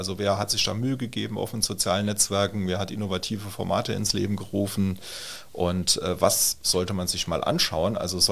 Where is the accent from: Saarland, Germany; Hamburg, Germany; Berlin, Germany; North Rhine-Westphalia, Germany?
Saarland, Germany; Tholey; Also ich mache mal ein Beispiel aus meiner Heimatgemeinde Osttola.